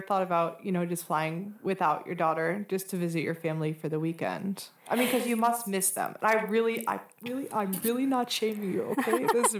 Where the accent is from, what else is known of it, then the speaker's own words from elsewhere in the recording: Milwaukee, Wisconsin, United States; also born or lived in New York; when I lived in New York, which is a 2 hour flight, 1.5, 2 hour flight from Milwaukee, which is my hometown